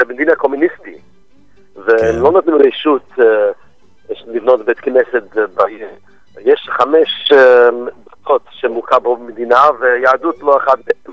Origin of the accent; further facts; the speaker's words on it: England, United Kingdom; now in Beijing, China; במקור אני מאנגליה, אבל עכשיו יש לי בית חב"ד במרכז מדינה סין, בבייג'ין.